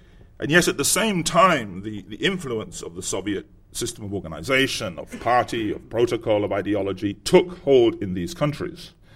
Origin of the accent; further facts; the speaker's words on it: United Kingdom; when he discovered I was from Britain, he agreed to speak to me.